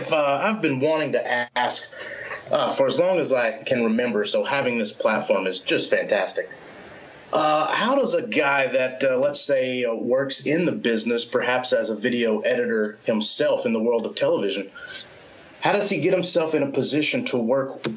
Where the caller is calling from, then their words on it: Knoxville, Tennessee, United States; I am in Knoxville, Tennessee.